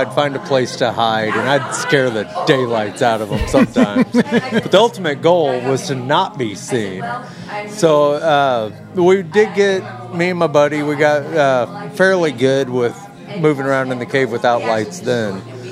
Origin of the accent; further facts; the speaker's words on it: Hannibal, Missouri, United States; And instead, they put me in my hometown backyard. They put me in, I was in Hannibal in the Mark Twain cave system.